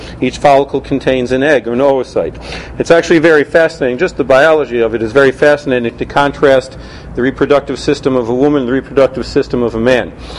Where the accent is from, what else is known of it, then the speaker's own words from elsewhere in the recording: Detroit, Michigan, United States; now in New York, United States; So I've lived in New York for many years, even though I came from Detroit originally. I lived in New York for many years. I went to medical school in Detroit